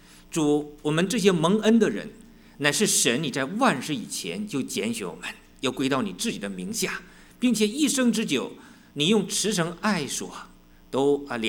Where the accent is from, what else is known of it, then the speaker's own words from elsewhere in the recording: Liaoning, China; accent: Liaoning; 因为我是辽宁人，说话的又不如自主的，有时候带出辽宁的口音来啊